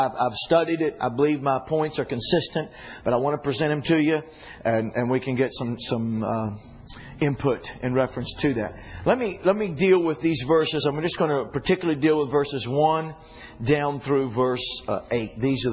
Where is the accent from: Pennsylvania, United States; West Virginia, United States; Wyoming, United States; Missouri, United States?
West Virginia, United States; Then you need to go to my home state of West Virginia.